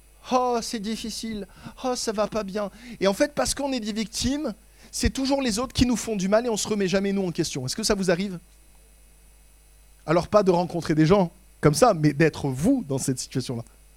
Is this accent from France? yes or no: yes; France; en tant que Français, on a une capacité hallucinante et remarquable de dire tout ce qui ne va pas chez les autres